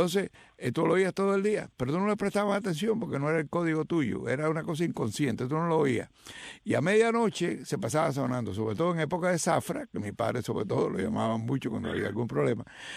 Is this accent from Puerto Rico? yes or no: no; Cuba; Salí de Cuba.